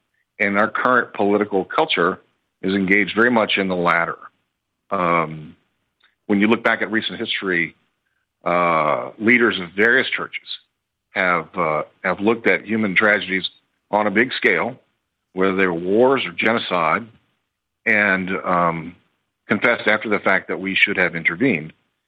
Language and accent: English; Texas, United States; I'm a gun owner. I'm a Texan.